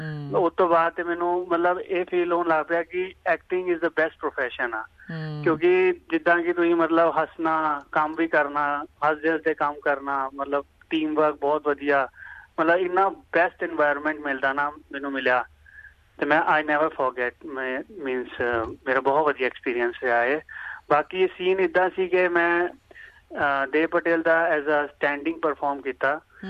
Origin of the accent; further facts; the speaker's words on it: Chhattisgarh, India; moved away as an adult; also born or lived in Amritsar; now in Australia; India 'ਚ ਜੀ ਮੈਂ ਛੱਤੀਸਗੜ੍ਹ ਤੋਂ ਬਿਲੋਂਗ ਕਰਦਾ ਵਾਂ ਤੇ ਬਾਕੀ ਮੇਰੀ ਸਟੱਡੀ ਗ੍ਰੈਜੂਏਸ਼ਨ ਅੰਮ੍ਰਿਤਸਰ ਤੋਂ ਹੋਈ ਆ।